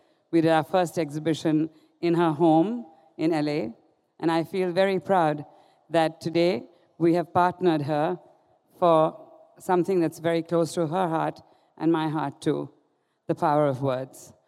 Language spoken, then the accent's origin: English; Jammu and Kashmir, India; I come from Kashmir.